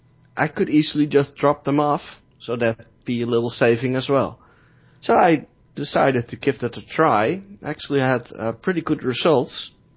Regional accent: Amsterdam, North Holland, Netherlands; I'm from Amsterdam, born, raised in a town right next to it, and now live there again.

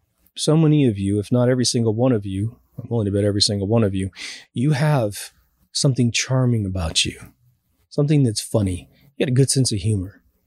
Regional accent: Midwest, United States; I grew up in the Midwest where kids are raised to be extremely respectful because it's a little tiny town, right?

